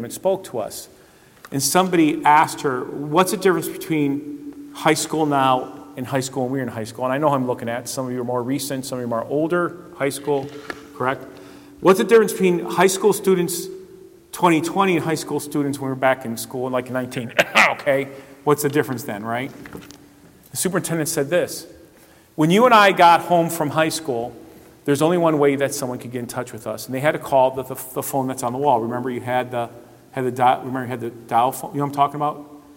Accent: Cleveland, Ohio, United States; I'm from Cleveland, so I can't relate to that, okay?

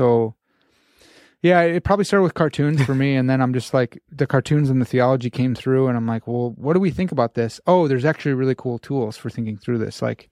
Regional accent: United States; It's Pensees, but I'm an American swine, so I say Pensees.

